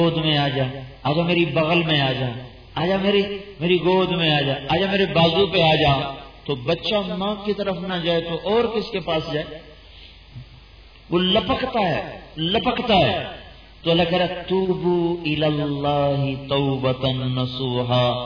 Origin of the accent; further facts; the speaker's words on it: Khanewal, Punjab, Pakistan; میرا ضلع خانے والا ہے، وہاں میرا گاؤں ہے،